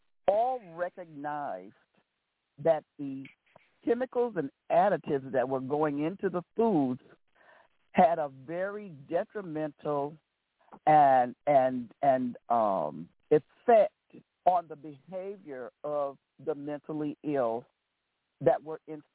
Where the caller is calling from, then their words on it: St. Louis, Missouri, United States; I'm calling from St. Louis, Missouri.